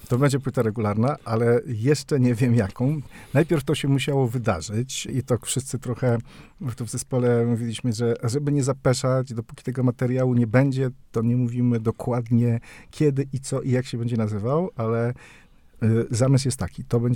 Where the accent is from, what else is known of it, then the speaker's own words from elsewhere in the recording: Olsztyn, Warmian-Masurian Voivodeship, Poland; My jesteśmy z Olsztyna